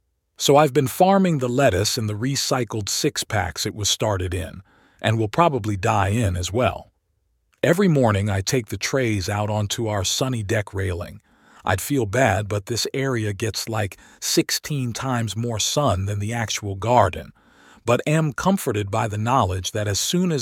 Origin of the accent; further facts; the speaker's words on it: Philadelphia, Pennsylvania, United States; I grew up in Philadelphia, where my grandfather taught me to encourage our National League boys of summer